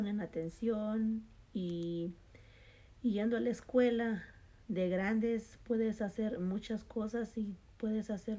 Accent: Mexico; now in United States; Crecí en México y mi niñez fue también muy bonita.

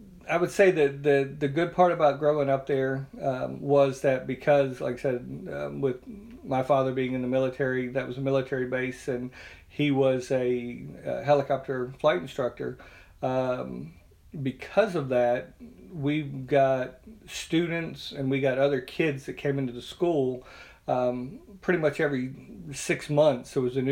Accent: Alabama, United States; I grew up in South Alabama, and it was a much different time and place than what we're used to and what we see today.

